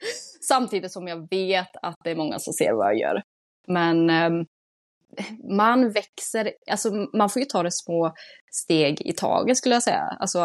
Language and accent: Swedish; Tidaholm, Västra Götaland County, Sweden; jag är uppvuxen i Tidaholm som är en industristad.